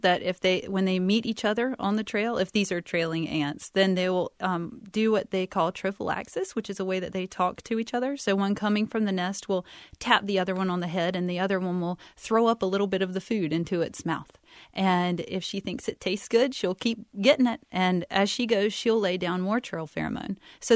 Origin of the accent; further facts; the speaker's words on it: Goldsboro, North Carolina, United States; I was from Goldsboro, North Carolina. It's a small town